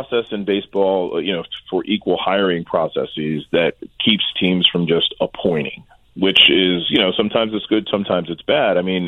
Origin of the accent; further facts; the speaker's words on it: New York, United States; You know, I'm not from Philadelphia. I'm from New York State.